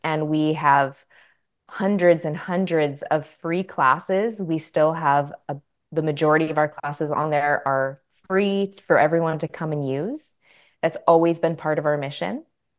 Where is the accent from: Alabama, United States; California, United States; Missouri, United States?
California, United States; moved away as an adult; now in Canada; I was raised in California. I was born in Canada, raised in California, and decided to move back to British Columbia. And when I did in my mid-20s